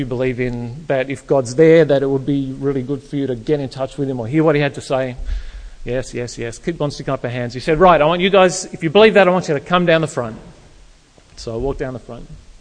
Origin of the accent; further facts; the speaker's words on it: Canberra, Australian Capital Territory, Australia; I grew up in the Canberra area. We thought we were multicultural because we had some embassies in the city.